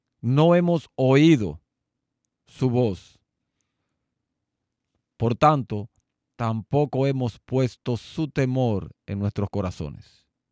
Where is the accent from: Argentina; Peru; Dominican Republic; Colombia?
Dominican Republic; nosotros como dominicanos, y aún como parte de la comunidad latinoamericana, o más aún, hispanoparlante